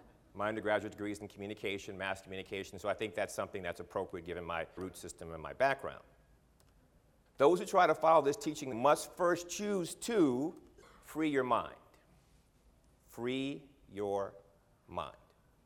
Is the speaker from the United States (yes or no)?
yes; Berkeley, California, United States; I grew up in Berkeley as a pacifist.